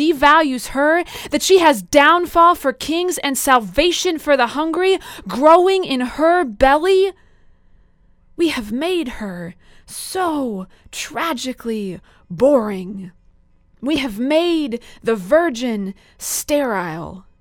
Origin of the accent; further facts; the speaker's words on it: Spokane, Washington, United States; moved away as an adult; also born or lived in Kazakhstan; I was born and raised in Spokane, and then I left, so I was on the East Coast for a while. And then I was in the Peace Corps in Kazakhstan, in Central Asia.